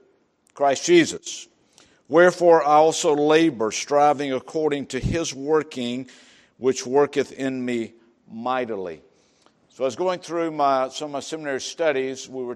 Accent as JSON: {"language": "English", "region": "the South", "country": "United States", "said": "Now, folks, I'm from the South."}